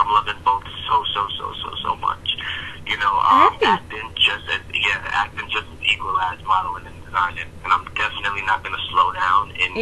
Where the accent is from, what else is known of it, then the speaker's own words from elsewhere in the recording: Atlanta, Georgia, United States; I was raised in Atlanta, so it feels really, really good to come back here.